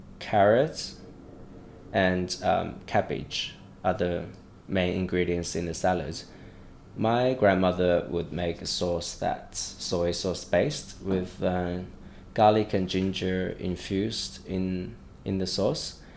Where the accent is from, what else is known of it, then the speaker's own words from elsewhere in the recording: Sichuan, China; I come from Sichuan province, which is southwest of China. It's on the border with Tibet and the southern part of the country.